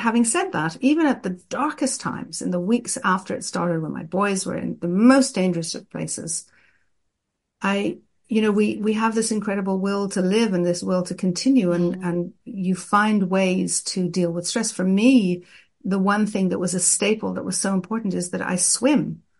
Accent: Ireland; moved away as an adult; now in Israel; I'm originally from Ireland, and I grew up in Ireland, and I moved to Israel many years ago, and I've lived a big portion of my adult life in Israel.

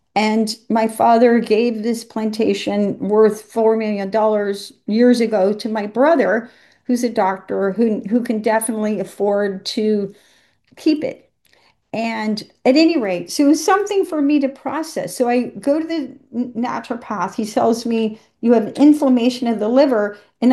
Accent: Savannah, Georgia, United States; So I grew up in the American South, and I grew up in Savannah, Georgia.

